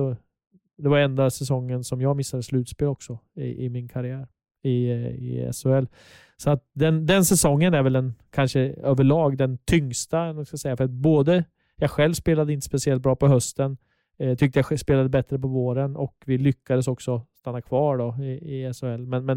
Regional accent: Linköping, Östergötland, Sweden; så är det ändå det är där jag växte upp.

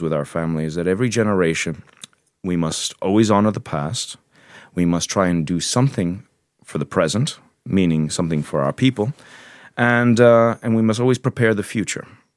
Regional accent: Ireland; but we've always seen ourselves as Irish because we were always very involved in things here.

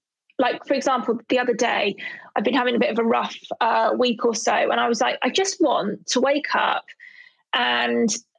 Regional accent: London, United Kingdom; So I'm from Southeast London, and I always remember when I had a really bad breakout, I was walking through Peckham one day.

